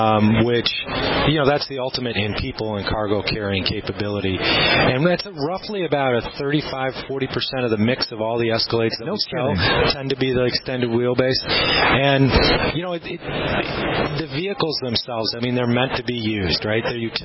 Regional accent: Chicago, Illinois, United States; back and forth to Chicago, my hometown.

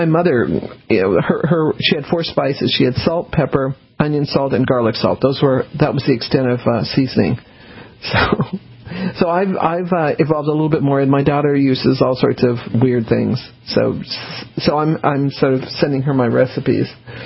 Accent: the West, United States; See, I grew up in the West, so I'm used to quarter horses

